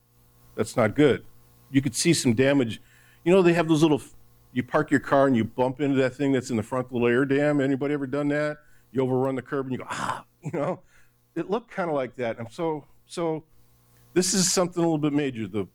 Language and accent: English; Detroit, Michigan, United States; I grew up in Detroit and Lincolns were the top of the top, them and Cadillacs.